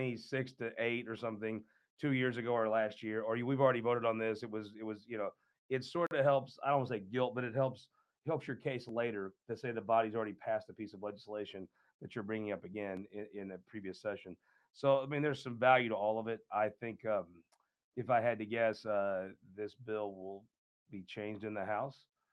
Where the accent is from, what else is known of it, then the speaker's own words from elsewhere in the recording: Missouri, United States; I'm from St. Charles County.